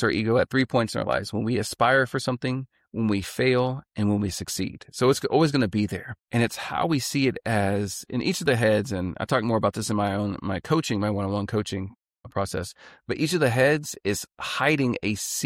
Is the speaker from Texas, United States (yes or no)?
yes; Texas, United States; So this is me from being born and raised in Texas. I don't know anything about cold.